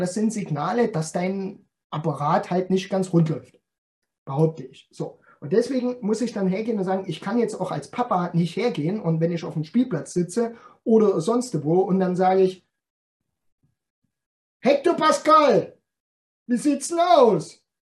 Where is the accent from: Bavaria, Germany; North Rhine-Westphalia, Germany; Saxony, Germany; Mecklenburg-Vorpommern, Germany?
Saxony, Germany; accent: Saxon; hutschen heißt so laufen, bewegen, ja, bei uns in Sächsischen hutschen.